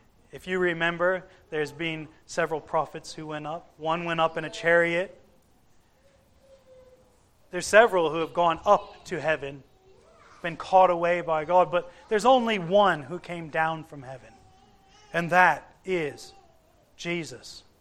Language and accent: English; United States; And because I'm American, sometimes I put peanut butter too and make a sandwich.